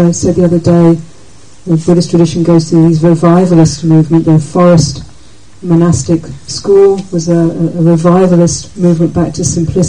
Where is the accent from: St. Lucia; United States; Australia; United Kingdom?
United Kingdom; London; born there; And my background is, I was born in London, and from Irish Catholic family, and English Protestant mother, lots of complexity.